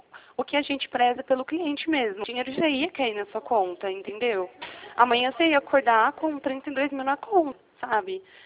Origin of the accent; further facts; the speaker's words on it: Jundiaí, São Paulo, Brazil; eu sou de Jundiaí.